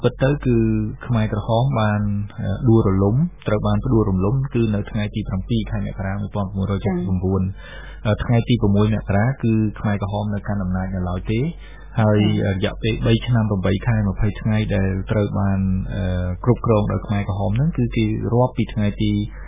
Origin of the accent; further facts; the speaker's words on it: Tbong Khmum, Cambodia; ខ្ញុំបានធ្វើដំណើរទៅស្រុកកំណើតរបស់ខ្ញុំនៅក្នុងខេត្តត្បូងឃ្មុំ